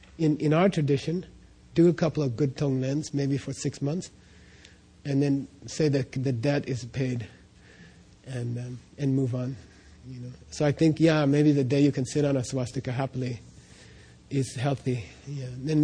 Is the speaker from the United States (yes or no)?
yes; United States; And then I said, I'm from America. We would never do that, you know.